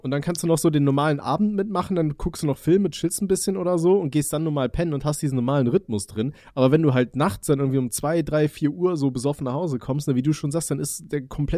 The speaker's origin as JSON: {"language": "German", "town": "Aachen", "region": "North Rhine-Westphalia", "country": "Germany", "tie": "born or raised there", "said": "Ich komme ja aus NRW, also aus Aachen ursprünglich. Da wurdest du ja von Kind auf, wurde es mit so Karnevalsmucke und so weiter zugeballert"}